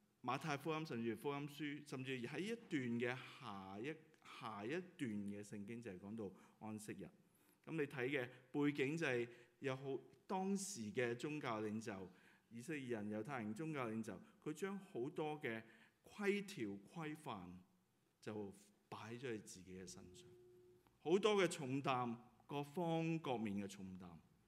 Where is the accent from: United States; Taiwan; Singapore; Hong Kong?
Hong Kong; 我在香港一路成长